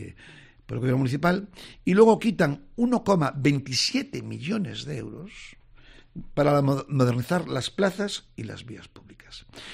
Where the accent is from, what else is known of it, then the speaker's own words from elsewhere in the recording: A Coruña, Galicia, Spain; me sentí muy orgulloso y a todo el mundo le decía, es que yo soy de La Coruña